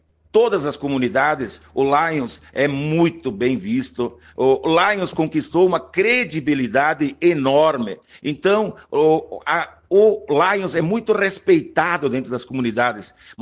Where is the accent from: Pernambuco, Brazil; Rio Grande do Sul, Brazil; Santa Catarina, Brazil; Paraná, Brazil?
Rio Grande do Sul, Brazil; Vacaria; now in Flores da Cunha, Brazil; Até porque Vacaria é minha terra natal. Então, hoje eu resido lá em Flores da Cunha, mas eu sou natural desta linda e magnífica cidade de Vacaria